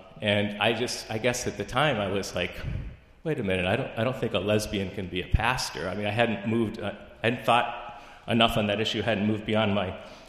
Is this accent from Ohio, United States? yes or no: yes; Ohio, United States; and I used to tell people I was Southern Baptist, and they said, "Where are you from?" And I said, "Northern Ohio."